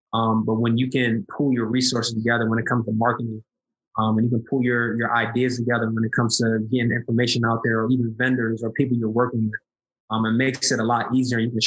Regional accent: New York, United States; Yeah, I'm a Giants man. I'm from New York.

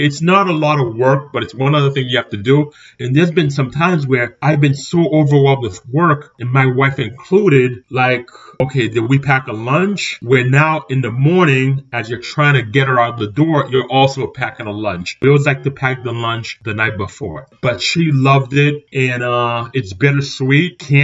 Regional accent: Cambridge, Massachusetts, United States; I was in the third grade when I lived in Cambridge, and I grew up in the Three Towers in Cambridge.

